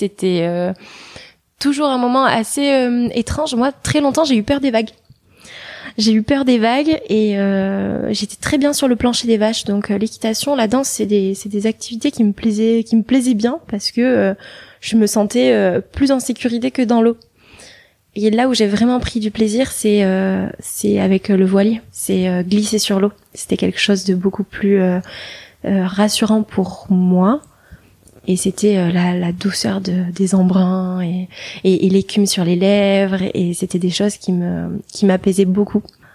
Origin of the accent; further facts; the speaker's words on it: Hendaye, Nouvelle-Aquitaine, France; J'ai grandi dans une ville qui s'appelle Hendaye, qui est à la frontière entre l'Espagne et la France, sur la côte atlantique.